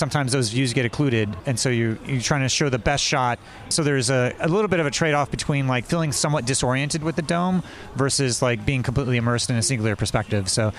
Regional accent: Indiana, United States; I'm from Indiana, so this is a bit of a special event for me

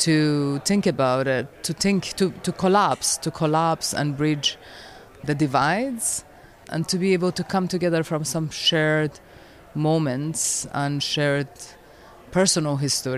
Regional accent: Iran; now in United States; So I am an Iranian-American, so I grew up in Iran as a woman and as a persecuted minority.

